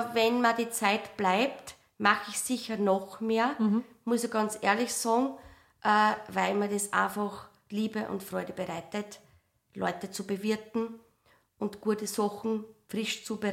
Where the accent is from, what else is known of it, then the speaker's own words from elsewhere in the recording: Rust, Baden-Württemberg, Germany; meine Mama hat damals gesagt, schau Kind, du bist in Rust geboren, schau raus, da vor der Tür ist dein Arbeitsplatz